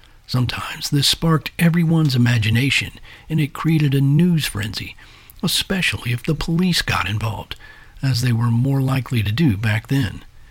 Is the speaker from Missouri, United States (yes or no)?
yes; Missouri, United States; Specifically, I'm referring to cases such as that of Momo in my home state of Missouri that have a relatively short but intensive number of sightings.